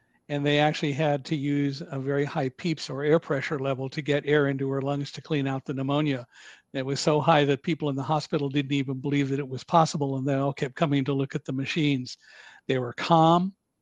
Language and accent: English; California, United States; I'm in Southern California.